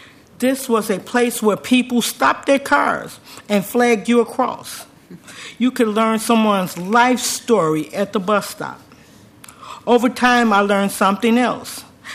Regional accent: Chicago, Illinois, United States; moved away as an adult; now in Portland, United States; I am from Chicago. I left Chicago because I felt it was becoming open season on children. I came to Portland in 1998 with two young sons.

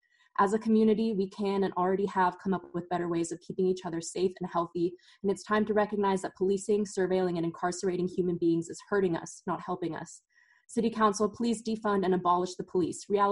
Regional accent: Portland, Oregon, United States; also born or lived in East Side, Portland; Growing up in Portland, I've seen firsthand the disparities between how our public schools are resourced. I'm from the East Side, but my siblings and I were bused across the river to attend West Side schools under the Spanish Immersion Program

